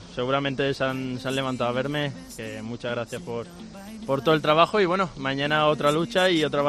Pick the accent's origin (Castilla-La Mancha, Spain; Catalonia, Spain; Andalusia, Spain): Andalusia, Spain; Málaga; Yo soy de Málaga, él no.